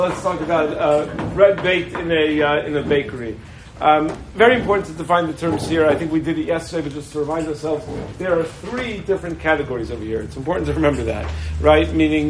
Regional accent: New York, United States; I was from New York, and New Jersey Chevron was much more involved.

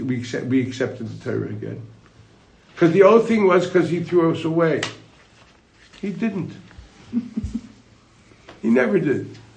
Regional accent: Chicago, Illinois, United States; I was a little boy growing up in Chicago.

